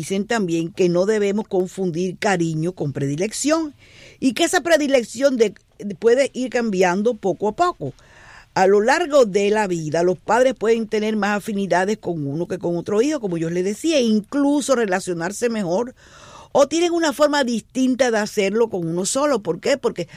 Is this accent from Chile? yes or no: no; Cuba; las madres cubanas somos metidas en todo.